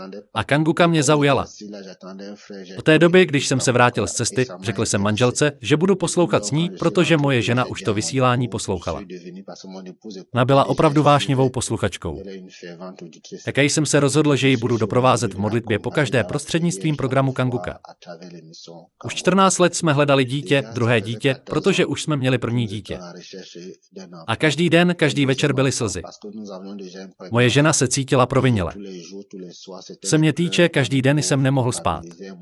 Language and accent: Czech; Cameroon; jsem z Kamerunu